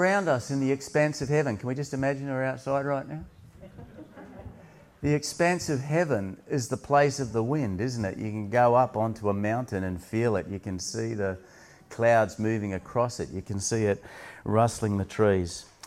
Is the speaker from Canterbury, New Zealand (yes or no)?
no; Wellington, New Zealand; grew up in arguably the windiest capital city in the world, at least that's what my father taught me as a little boy growing up in Wellington in New Zealand